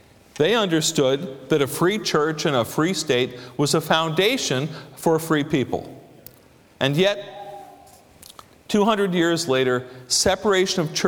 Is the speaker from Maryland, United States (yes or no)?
no; New York City, New York, United States; Now, I'm a New Yorker. I come from an old Wall Street Jewish family. I'm the first in three generations to leave Wall Street behind.